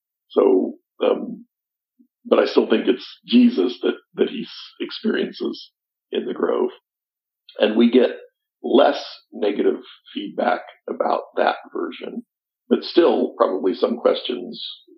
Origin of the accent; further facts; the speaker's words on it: Missouri, United States; my experience growing up in Eastern Jackson County, Missouri, the 1970s, 80s